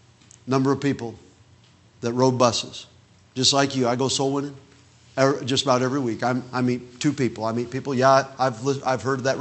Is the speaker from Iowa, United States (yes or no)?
no; Indiana, United States; Of course, I'm from Indiana.